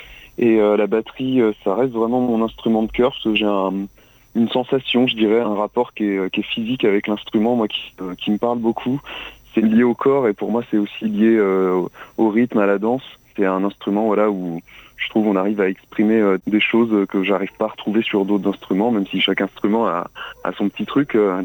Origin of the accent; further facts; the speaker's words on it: Centre-Val de Loire, France; On va dire que Chloé et moi, on vient du Berry.